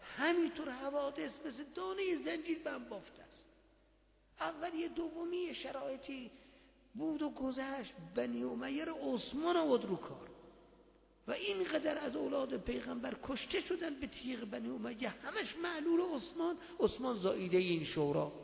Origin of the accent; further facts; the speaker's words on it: Iran; گفتم من ایرانی ام. تا گفتم ایرانی ام؟ گفت جعفری مذهبی؟ گفتم بله.